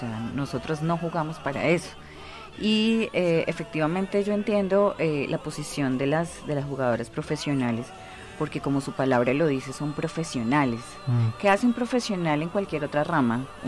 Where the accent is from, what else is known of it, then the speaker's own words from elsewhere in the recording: Colombia; como colombiana también en el exterior en ocasiones